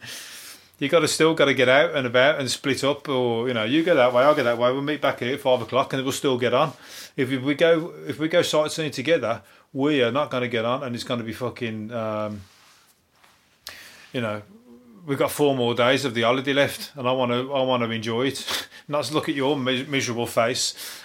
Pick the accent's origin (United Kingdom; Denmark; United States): United Kingdom; Birmingham, West Midlands; All right, because I'm from Birmingham, and whatever I say goes as well.